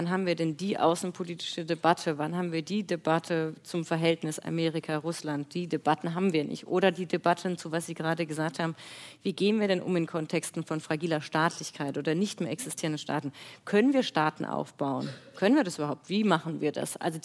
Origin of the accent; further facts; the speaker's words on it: Germany; also born or lived in France; ich bin keine Französin, aber hat dort lange gelebt und ich kenne sehr gut die Sätze von den Franzosen zu uns Deutschen